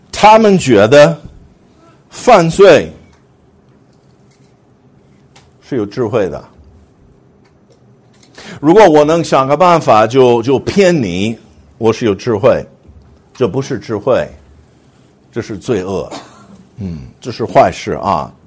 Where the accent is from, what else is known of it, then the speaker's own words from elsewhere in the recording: United States; 我就批评我们美国人做了啊。